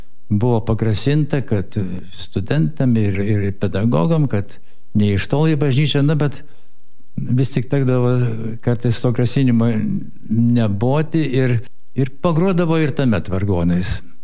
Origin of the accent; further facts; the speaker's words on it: Kaunas, Kaunas County, Lithuania; now in Vilnius, Lithuania; Pradėjau Kaune, nes gimiau Kaune ir 10 pirmųjų savo gyvenimo metų taip pat praleidau Kaune.